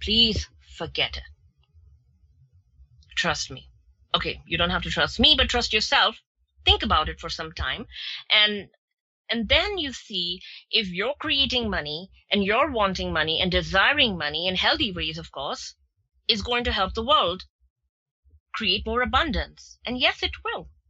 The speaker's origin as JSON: {"language": "English", "country": "India", "tie": "born or raised there", "said": "I grew up in India"}